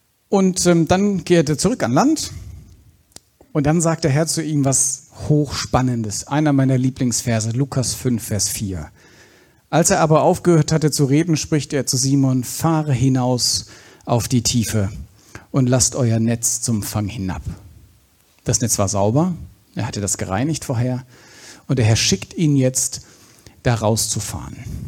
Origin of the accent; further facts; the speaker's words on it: Baden-Württemberg, Germany; Da im Schwarzwald, wo ich herkomme